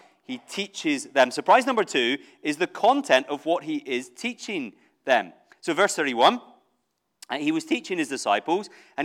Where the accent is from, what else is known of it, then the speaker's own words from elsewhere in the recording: Scotland, United Kingdom; this is hard for me, I'm Scottish, okay, so to talk about English success is very difficult.